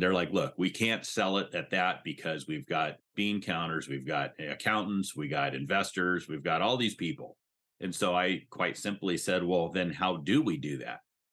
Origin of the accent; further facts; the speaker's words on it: Hanalei, Hawaii, United States; My folks were top producer real estate agents over in Hawaii. I grew up on the North Shore of Kauai in Hanalei